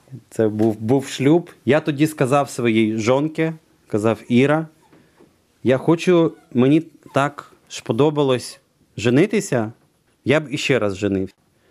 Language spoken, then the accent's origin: Polish; Ukraine; Polish is a second language; My Ukraińcy taki prosto.